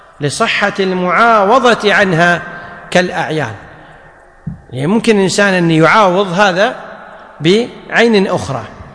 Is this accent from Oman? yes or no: no; Kuwait; لكن في العرف اللحم عندنا في الكويت لا يطلق إلا على لحم الظأن أو لحم البقر أو لحم الجمل